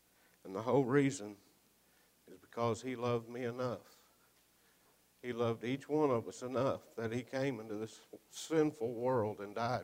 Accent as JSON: {"language": "English", "region": "Indiana", "country": "United States", "tie": "born or raised there", "said": "I've thought about going back home where I was born and raised there in Indiana."}